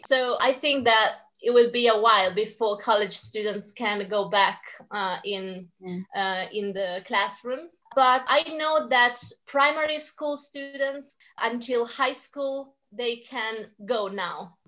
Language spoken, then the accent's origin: English; Umbria, Italy; first language Italian; English is a second language; I'm 23 and I'm currently living in my hometown. There is a small town in Umbria that is in the center of Italy.